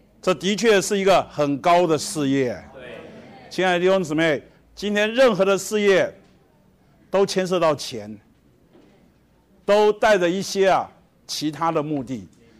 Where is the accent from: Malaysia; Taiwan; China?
China; 我们中国人不是讲说这个人满腹经纶？